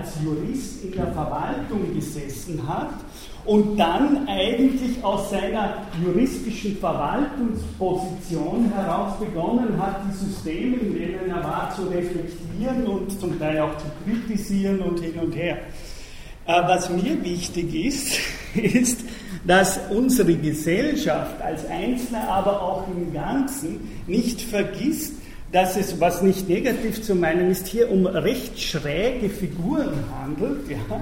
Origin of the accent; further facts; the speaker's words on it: Vorarlberg, Austria; ich komme aus Vorarlberg und weiß daher, was die Touristen in Vorarlberg in den Bergen machen